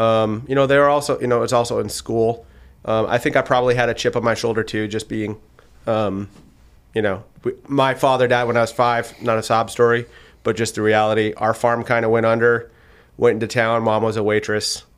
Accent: North Dakota, United States; also born or lived in Canada; I grew up in northeastern North Dakota.

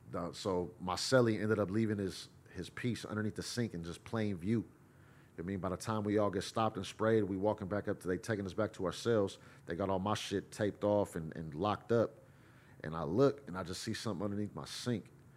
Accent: California, United States; I'm from the Bay Area. I'm from where I'm from.

